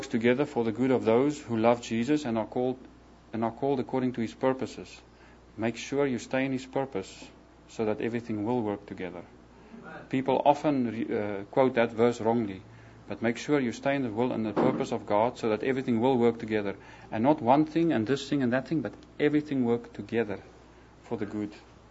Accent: South Africa; we came from South Africa, and we really went to a church that was Christ preaching, charismatic, Holy Spirit filled, Pentecostal church, big church.

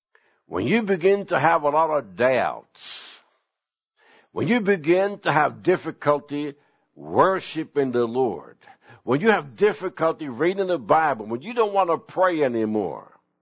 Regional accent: Sweden; English is a second language; moved away; Now, when I was raised in Sweden, we didn't have any bathrooms in our homes.

